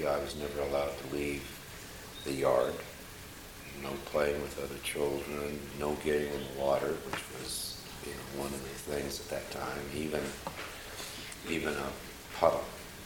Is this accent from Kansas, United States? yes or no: yes; Topeka, Kansas, United States; born there; I was born in Topeka, Kansas, July 26, 1934.